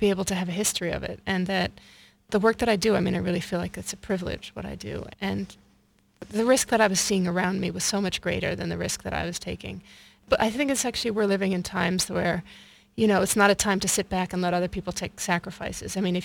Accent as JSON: {"language": "English", "country": "United States", "said": "I went there as an American with a sense of despair about the war and wanting to express something about that."}